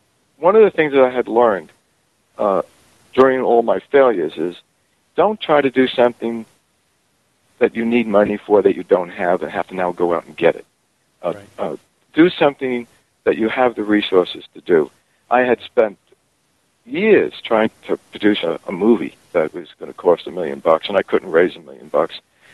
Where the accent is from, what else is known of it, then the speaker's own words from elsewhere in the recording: United States; And as an American, I wanted to see if I could be helpful.